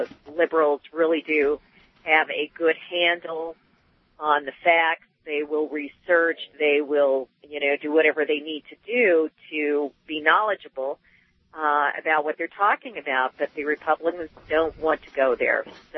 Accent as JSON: {"language": "English", "region": "Wyoming", "country": "United States", "said": "Hey, I wanted to say that I am from Wyoming, which pretty much says it all. Horrific, extreme redneck state."}